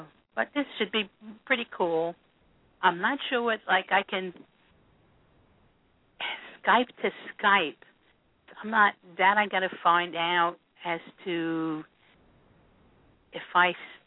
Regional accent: New York, United States; I mean, I'm from New York, and Italian food is I more expected

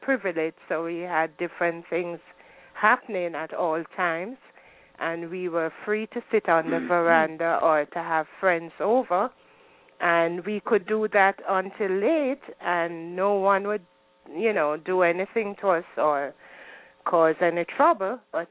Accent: Jamaica; I just want to say that I am also happy with the time that I grew up in Jamaica

